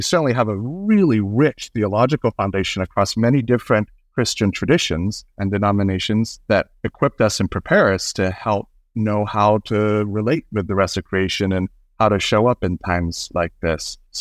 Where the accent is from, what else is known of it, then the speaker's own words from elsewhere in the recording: Singapore; also born or lived in Malaysia; growing up in Singapore and Malaysia. My mom's Malaysian and I was born in Singapore. My parents worked there.